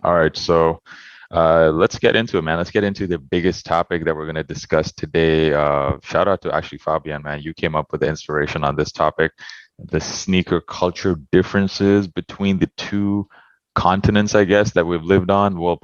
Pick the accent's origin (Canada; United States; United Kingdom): Canada; especially growing up in Canada